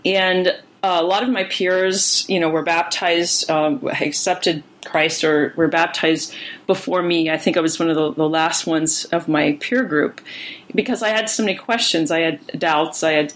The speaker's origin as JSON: {"language": "English", "region": "Ohio", "country": "United States", "tie": "born or raised there", "said": "Where I grew up in Ohio, it was fairly common to see them."}